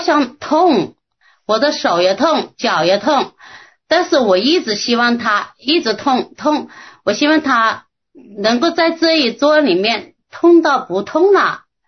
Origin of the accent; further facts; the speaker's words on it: Hunan, China; 我啊，我们是湖南的。